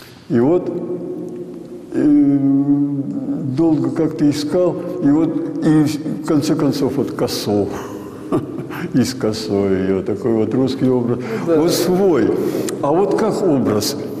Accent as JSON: {"language": "Russian", "town": "Kostroma", "region": "Kostroma Oblast", "country": "Russia", "tie": "born or raised there", "said": "Я сам волжанин, костромич. И, то есть, вырос на Волге."}